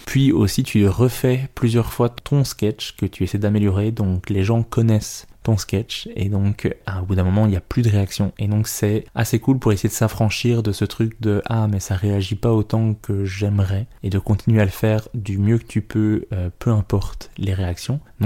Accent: Belgium; je viens de Belgique

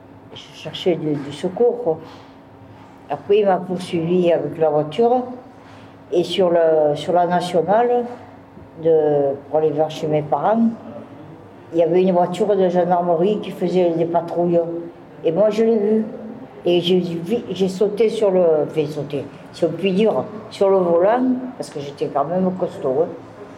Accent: Marseille, Provence-Alpes-Côte d'Azur, France; Je suis retournée chez moi à Marseille. Et après, ma mère, toujours pareil. Après, je suis repartie à Narbonne. Et après Narbonne, je suis partie à Nice.

